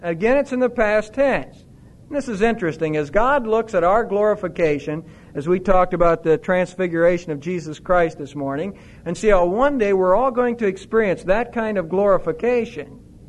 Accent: Ohio, United States; When I came from Ohio, when Connie and I loaded up our car and all of our possessions that we had, didn't get them all in the car, but we got some in a van, truck, and we brought them down here to Texas.

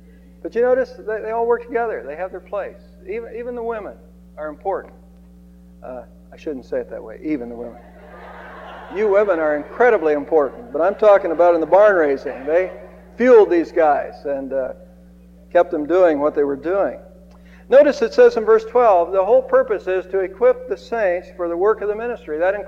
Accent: United States; Now, I was raised in Amish country. I had some Amish friends before they built an Amish schoolhouse in our area.

